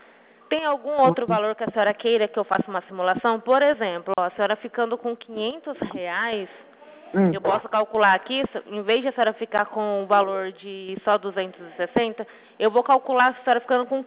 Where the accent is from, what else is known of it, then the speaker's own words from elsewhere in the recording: Araçatuba, São Paulo, Brazil; Eu sou de Araçatuba.